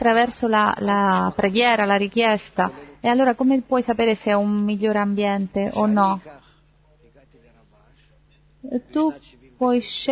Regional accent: Turin, Piedmont, Italy; dall'Italia, da Torino. Noi siamo venuti qui 50 persone dall'Italia.

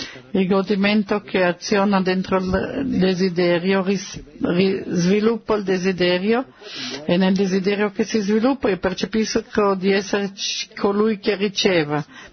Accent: the south, Israel; Vengo dal sud di Israele, ho 19 anni, ho ricevuto un'educazione del tutto laica

